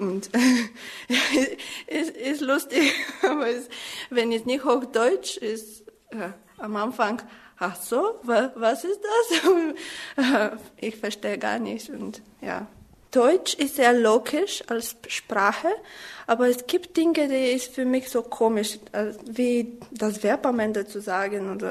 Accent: Sofia, Sofia City, Bulgaria; German is a second language; Ich komme aus Bulgarien, von der Hauptstadt Sofia. Ich bin 22 und ich mag Sprachen lernen

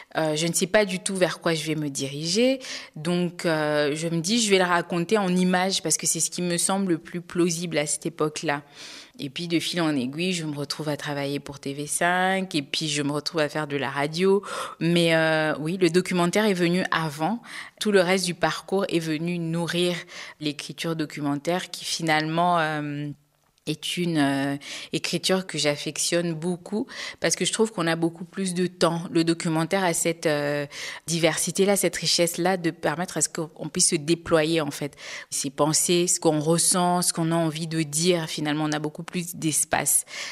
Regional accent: Bukavu, South Kivu, DR Congo; moved away as an adult; also born or lived in Kinshasa; now in Belgium; une région dont je suis originaire, donc la région du Sud Kivu, à Bukavu. J'ai grandi et j'ai fait mes études jusqu'à un certain âge avant d'aller à Kinshasa dans la capitale.

